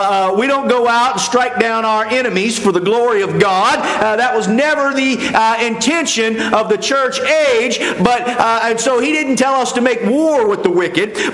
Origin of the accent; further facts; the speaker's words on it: West Virginia, United States; especially in this part of the country and where I grew up in West Virginia